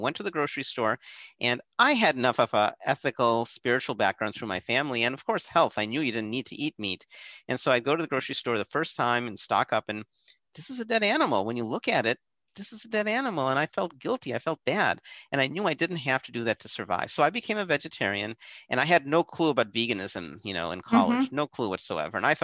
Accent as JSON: {"language": "English", "region": "Ohio", "country": "United States", "tie": "born or raised there", "said": "I was born in the States and they brought me up eating meat occasionally. I'd go out, you know, to Dogs and Suds was this place in small town Ohio"}